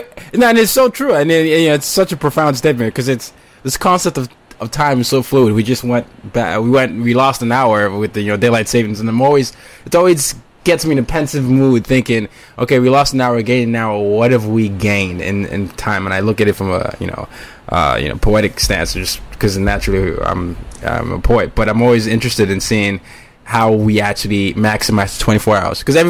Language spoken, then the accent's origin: English; Nigeria; because I was from Nigeria